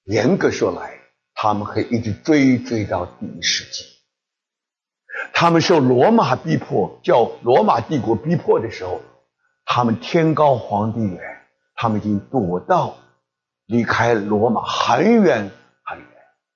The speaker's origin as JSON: {"language": "Chinese", "country": "Taiwan", "moved": "yes", "lives_now": "United States", "said": "我还记得我刚刚到美国的时候，那么我很得意啊，因为我从台湾来的"}